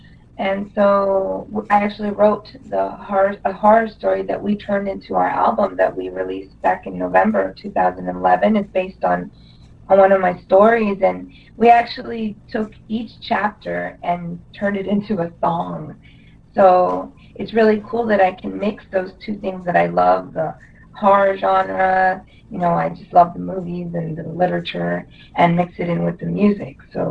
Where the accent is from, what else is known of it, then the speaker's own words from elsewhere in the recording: Bolivia; Me and David, we're both from Bolivia.